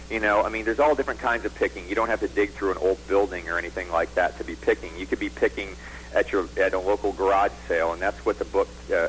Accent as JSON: {"language": "English", "country": "United States", "said": "I was thinking to myself, I'm the American picker."}